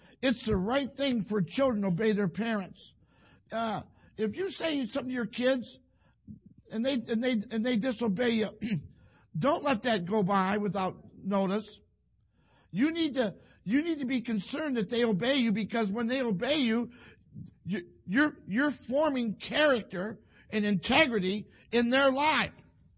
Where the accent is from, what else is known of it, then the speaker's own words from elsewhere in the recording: Toledo, Ohio, United States; I grew up in Toledo, Ohio. I always liked to win.